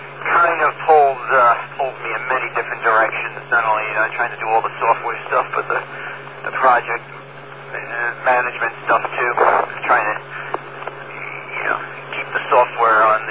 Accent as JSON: {"language": "English", "town": "Queens", "region": "New York", "country": "United States", "tie": "born or raised there", "also_born_or_lived": "Nassau", "said": "I was born in Nassau. I grew up in Queens. So I learned to drive up here."}